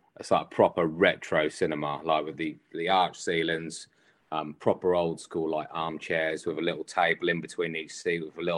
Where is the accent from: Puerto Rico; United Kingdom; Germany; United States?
United Kingdom; East of England; coming from Norfolk, I don't necessarily say I'm massively from Norfolk, but at the same point, you know, I didn't want them to, well, not that it would have been any choice of mine if I sounded like a carrot cruncher or not